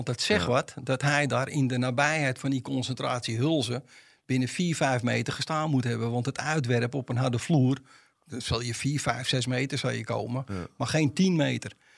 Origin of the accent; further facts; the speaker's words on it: Amsterdam, North Holland, Netherlands; als Amsterdammer loop je altijd alleen lachen.